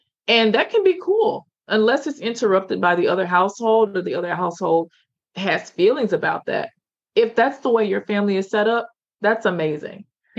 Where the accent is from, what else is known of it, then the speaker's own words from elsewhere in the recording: the South, United States; And I'm from the South, and we put Miss or Mister in front of every adult's name.